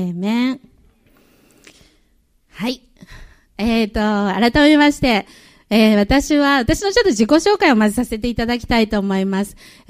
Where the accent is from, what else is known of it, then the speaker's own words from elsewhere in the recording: Yakushima, Kagoshima, Japan; now in Osaka, Japan; もともとは私は出身は九州は鹿児島県の屋久島というもう小さな島なんですけれども、そこで生まれ育ちました。両親が、クリスチャンでして